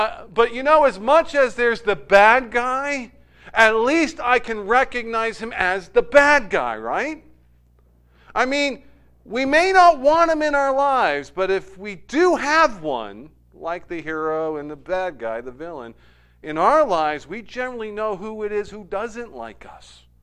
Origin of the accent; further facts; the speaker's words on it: United States; Growing up in America, there's a one thing that is true as apple pie and ice cream, and that is movies.